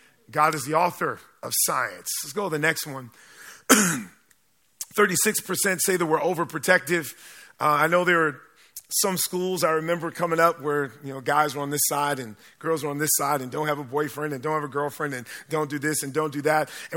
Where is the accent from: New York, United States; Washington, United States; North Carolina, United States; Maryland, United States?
Maryland, United States; I remember growing up in Columbia Union College, and we used to get credit for worship.